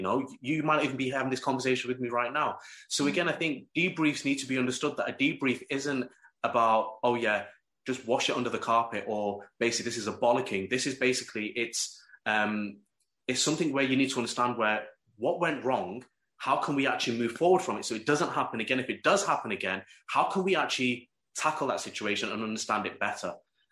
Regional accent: Manchester, North West England, United Kingdom; because I'm from Manchester.

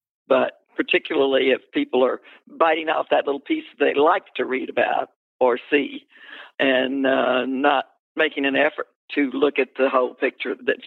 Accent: the South, United States; And, you know, I grew up in the South. I can't say anything in 140 characters.

